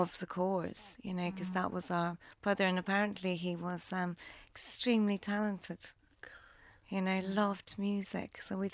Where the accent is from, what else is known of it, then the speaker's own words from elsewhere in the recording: Dundalk, Leinster, Ireland; Yeah, we grew up in Dundalk. Mum and dad are both from Dundalk. Their family heritage would be Tyrone and Donegal.